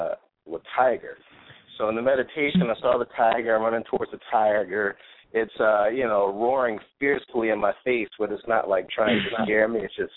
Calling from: Seattle, Washington, United States; I'm calling from the Seattle area.

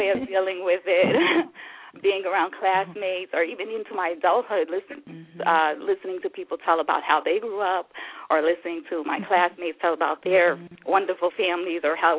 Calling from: North Carolina, United States; I'm calling from North Carolina, and I'm a new listener to the remix.

